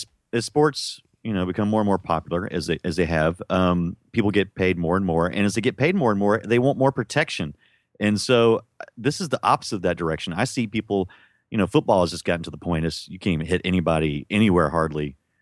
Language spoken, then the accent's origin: English; the South, United States; You see, I'm from the South.